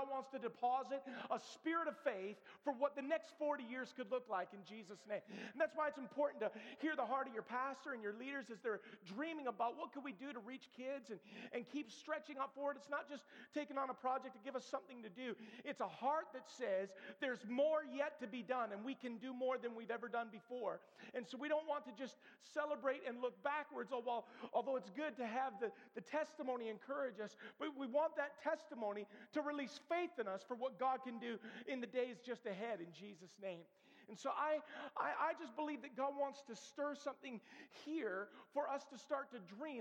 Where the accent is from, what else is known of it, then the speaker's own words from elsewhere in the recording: Ottawa, Ontario, Canada; born there; I was born in Ottawa 44 years ago. For those of you keeping track, that was 1974. I was born at Grace Hospital